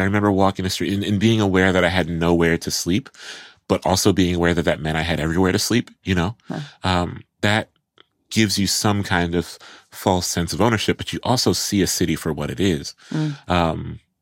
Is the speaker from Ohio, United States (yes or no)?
yes; Columbus, Ohio, United States; because when I'm in my hometown, when I'm in Columbus, I'm reminded that, you know, I don't know if I was bad then.